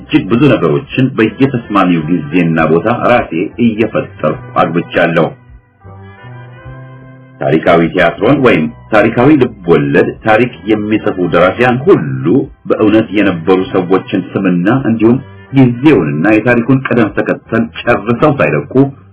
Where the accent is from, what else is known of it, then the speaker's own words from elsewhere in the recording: Achefer, Amhara, Ethiopia; የተወለድኩበት ቦታ በጎጃም ጠቅላይ ግዛት ውስጥ በጣና ባህር ድንበር በሚገኘውና በጎንደር አካባቢ ካለው የበጌ ምድር ግዛት ጋር በሚዋሰነው አቸፈር በሚባለው ቦታ ከመሆኑ በላይ